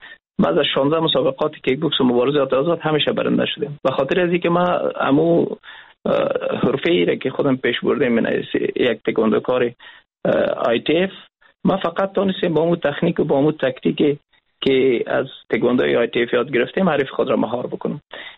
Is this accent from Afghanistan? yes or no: yes; Afghanistan; ما افغان هستیم